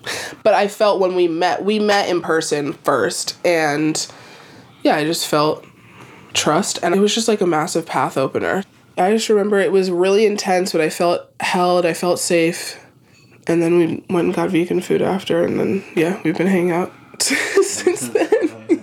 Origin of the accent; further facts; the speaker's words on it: Philadelphia, Pennsylvania, United States; born there; So I was born in Philadelphia, and I was born to one parent that was from Jamaica, and had a deep connection with, I would say, kind of folk healing.